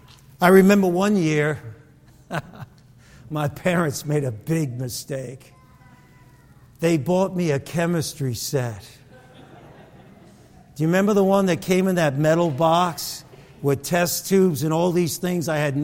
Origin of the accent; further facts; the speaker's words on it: Brooklyn, New York, United States; we would go to Grant Street in Brooklyn because we grew up in Brooklyn. Can anything good come out of Brooklyn, right?